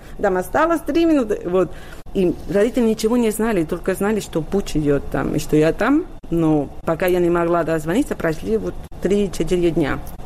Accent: Spain; в моем родном городе, потому что в Испании

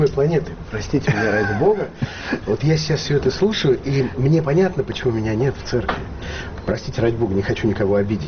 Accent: Armenia; Я армянин, радиоведущий. Я иначе не могу.

